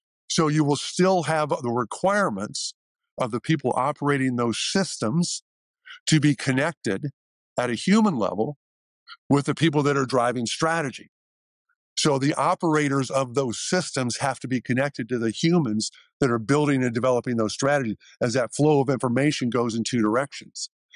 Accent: Bloomington, Illinois, United States; I grew up in the Midwest. I grew up in Bloomington, a child of State Farm Insurance.

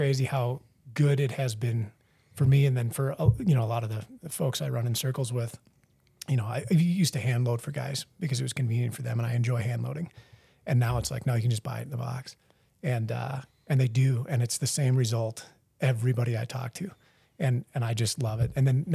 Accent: Minnesota, United States; I'm from Minnesota originally, central Minnesota, little farming community.

